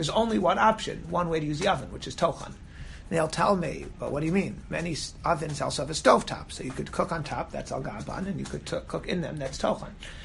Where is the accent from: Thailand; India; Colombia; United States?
United States; Silver Spring, Maryland; I'm from Silver Spring, so I'm not from Kamil